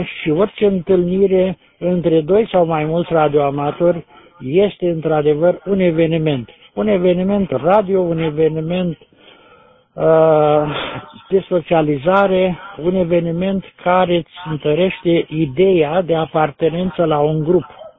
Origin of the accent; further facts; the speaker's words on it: Piatra Neamț, Neamț County, Romania; de la Piatra Neamț, în portabil pe malul lacului Bicaz.